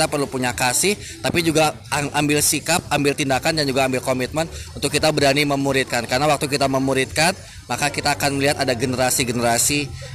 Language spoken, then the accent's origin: Indonesian; Bandung, West Java, Indonesia; terutama di kota gue sendiri ya, di kota Bandung